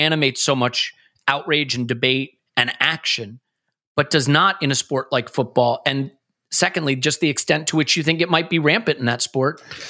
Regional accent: United States; I grew up in America in the era of steroid baseball.

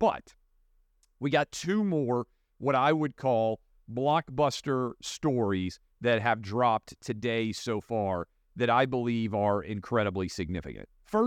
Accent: Nashville, Tennessee, United States; I'll also be doing one here in my hometown of Nashville.

